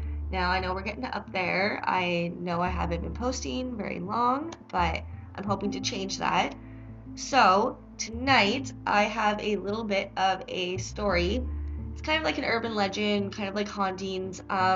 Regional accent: Ontario, Canada; I am from Ontario, so I am close to this area.

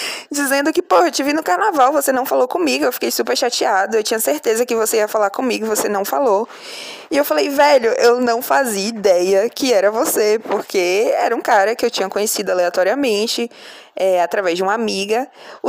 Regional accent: Salvador, Bahia, Brazil; Eu sou de Salvador, então o nosso carnaval aqui é de rua

